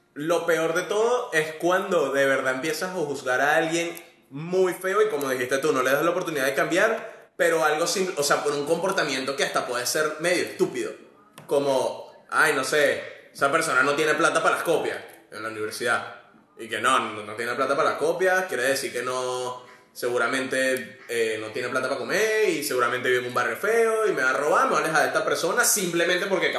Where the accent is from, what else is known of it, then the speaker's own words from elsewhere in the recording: Venezuela; now in Argentina; soy de Venezuela.